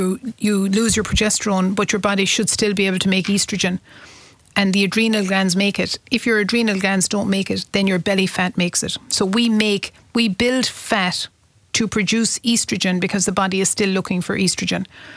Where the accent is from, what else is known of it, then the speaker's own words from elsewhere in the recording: Munster, Ireland; I work in Tipperary. I'm from Tipperary and I work there as well.